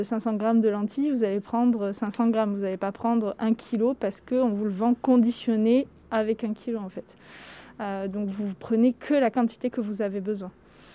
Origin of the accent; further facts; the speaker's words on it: Bordeaux, Nouvelle-Aquitaine, France; je viens de Bordeaux. J'ai vécu 27 ans à Bordeaux, je suis née là-bas.